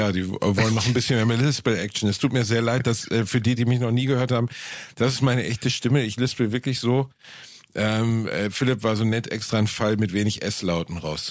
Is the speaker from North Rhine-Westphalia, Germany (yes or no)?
yes; North Rhine-Westphalia, Germany; Ich bin Westfale und Realist